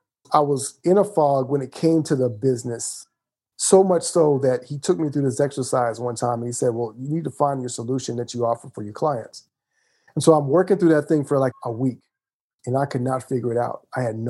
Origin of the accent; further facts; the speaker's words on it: Mississippi, United States; also born or lived in Chattanooga, Tennessee / Michigan / Alabama; I was born in Chattanooga, Tennessee, grew up son of a preacher's family. We moved from Tennessee to Michigan to Alabama to Mississippi. I grew up in Mississippi for about 10 years